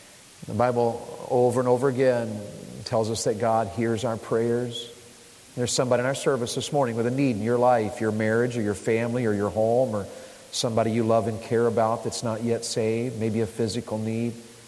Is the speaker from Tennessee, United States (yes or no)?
yes; Tennessee, United States; He has some East Tennessee roots there, and I was raised in East Tennessee.